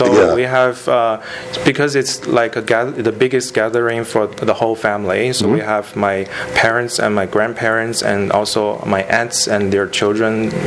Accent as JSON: {"language": "English", "town": "Zhumadian", "region": "Henan", "country": "China", "said": "Yeah, I'm from Henan Province."}